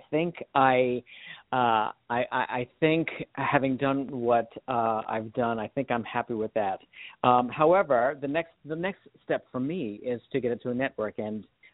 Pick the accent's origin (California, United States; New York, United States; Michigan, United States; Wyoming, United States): New York, United States; New York City; I grew up in the Bronx, New York. And when I was growing up in the 70s, my favorite show was Rhoda.